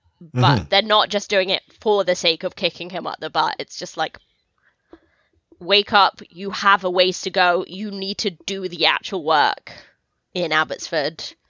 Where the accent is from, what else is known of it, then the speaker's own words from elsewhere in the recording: London, United Kingdom; Yeah, I mean, I'm a Londoner.